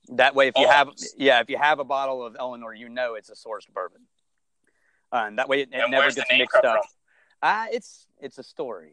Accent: Waco, Texas, United States; I grew up in Waco. And when I had jobs in Waco, people would come up to the counter and they would go, "Where are you from?" And I'd be like, I'm from here.

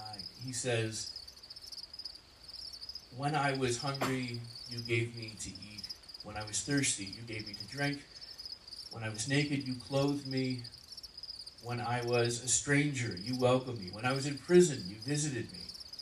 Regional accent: Ontario, Canada; I'm originally from Ontario and I'm thrilled to be here.

